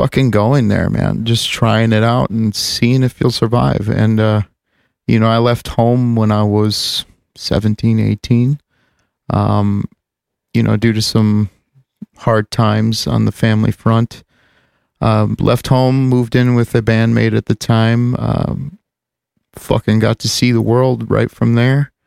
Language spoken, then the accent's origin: English; United States; born there; You know, I was born in America, and all of my surroundings were basically very Middle Eastern, but could have been worse.